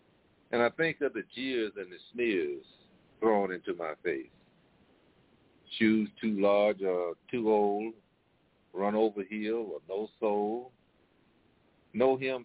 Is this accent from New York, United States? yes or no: no; Mississippi, United States; And growing up in Mississippi, living on these plantations and so forth, you know, you have don't have much, but you know, it's a way of life.